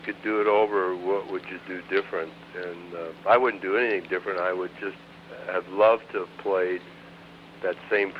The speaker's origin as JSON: {"language": "English", "region": "California", "country": "United States", "said": "But that was hard because I had settled into the Bay Area. I was from California."}